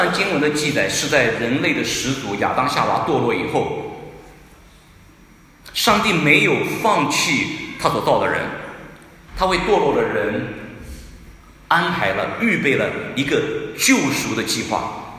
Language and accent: Chinese; China; 我们是中国人的，我们都是中国人的后裔